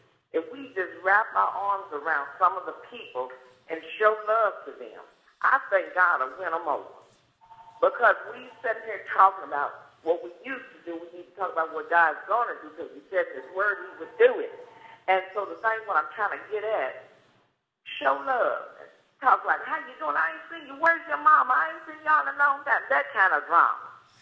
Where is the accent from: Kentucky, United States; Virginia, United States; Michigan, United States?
Kentucky, United States; I'm not even from here. I'm from Kentucky. I'm a country girl.